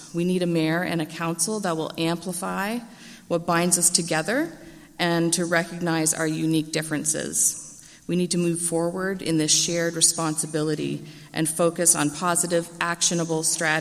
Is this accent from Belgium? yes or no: no; Middle Sackville, New Brunswick, Canada; I grew up in Middle Sackville, just down the road, actually.